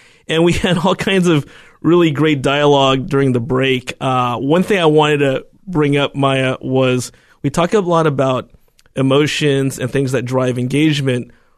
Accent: United States; they know I'm Chinese American.

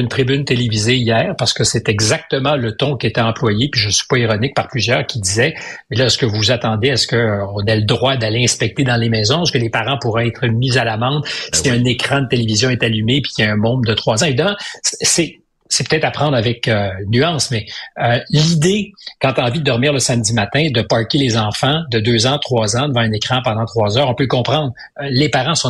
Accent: Quebec, Canada; chez nous au Québec

